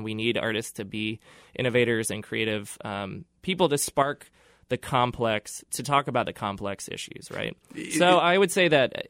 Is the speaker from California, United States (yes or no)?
no; Kentucky, United States; I just started trying to tackle this because I'm originally from Kentucky